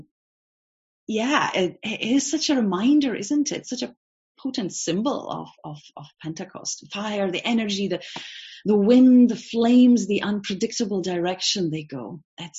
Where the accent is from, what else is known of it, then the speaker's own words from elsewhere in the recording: Lithuania; I come from Lithuania. That's my home country. I was born still when it was Soviet Union, in a family of believers